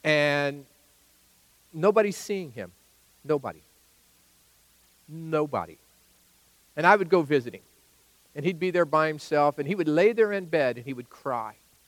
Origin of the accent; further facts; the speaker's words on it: California, United States; born there; I am so blessed that God, not just that I was born in America, but that I was born in California, okay? I am so glad I was born in California.